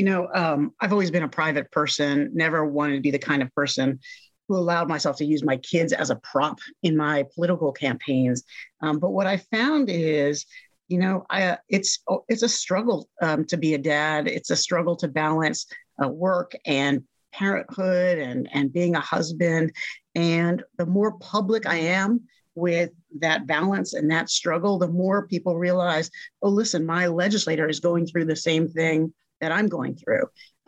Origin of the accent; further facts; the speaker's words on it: Wheaton, Maryland, United States; now in Kensington, United States; I grew up over in Wheaton and love representing that part of the county. Now I live here in Kensington